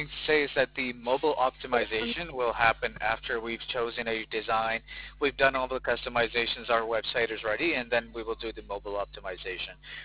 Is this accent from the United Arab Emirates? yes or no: yes; Dubai, United Arab Emirates; also born or lived in Germany; I've been raised in Dubai, by the way.